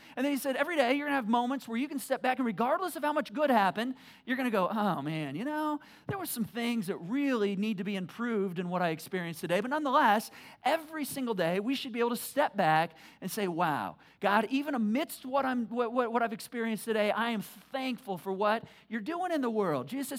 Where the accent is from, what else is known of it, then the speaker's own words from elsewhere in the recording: Michigan, United States; now in Indiana, United States; I grew up in Michigan, all right? I never heard the phrase wintry mix until I moved to Indiana.